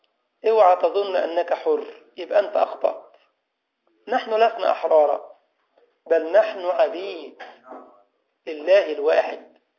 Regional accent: Egypt; احنا عندنا في مصر كان يقول لك الطرق عندنا في مطبات وفي مآبات وفي مسبات.

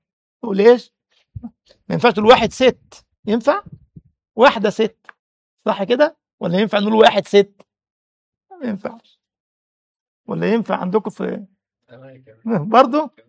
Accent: Egypt; فقلت له أنا مصري،

